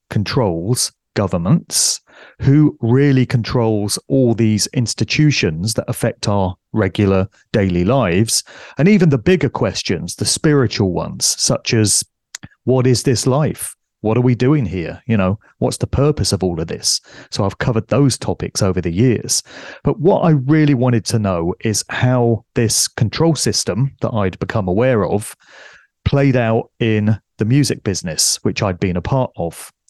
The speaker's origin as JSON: {"language": "English", "town": "Oxford", "region": "South East England", "country": "United Kingdom", "said": "I got started in a radio station in Oxford, which is my city of birth, in 1990. I find it quite ironic that I come from Oxford, given that that's Illuminati Central in England."}